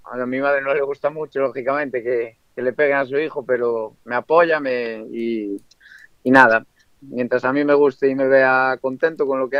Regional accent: Ribadeo, Galicia, Spain; also born or lived in Figueres; Sí, nací en Figueras, pero yo me crié en Ribadeo ya. Entonces, como quien dice, me crié en Galicia ya toda la vida.

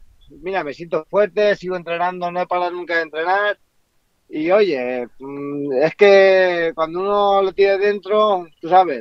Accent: Manacor, Balearic Islands, Spain; soy de Manacor

